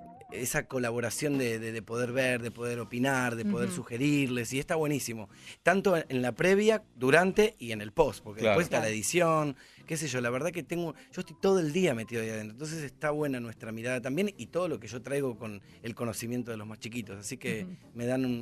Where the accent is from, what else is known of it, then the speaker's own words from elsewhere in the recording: Argentina; accent: Argentine; por ser argentino, una de las cosas que nos pasa a nosotros como argentinos cuando salimos para conquistar todo Latinoamérica es nos acepto. Bueno, nosotros tenemos un acento muy como medio como fanfarrón, medio canchero.